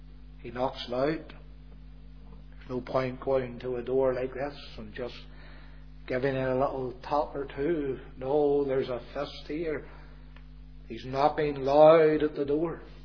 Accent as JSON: {"language": "English", "town": "Belfast", "region": "Northern Ireland", "country": "United Kingdom", "tie": "born or raised there", "said": "in the place where I grew up in East Belfast, the Baptist Church had a text, and it's still there after all these years."}